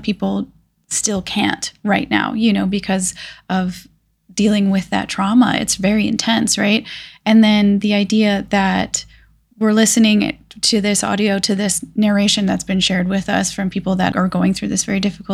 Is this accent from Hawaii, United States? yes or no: yes; Hawaii, United States; So I was raised on Maui. I moved here when I was very young, around like 10 years old, and finished all of my school years here, graduated from St. Anthony in Wailuku, and stayed on island for a little bit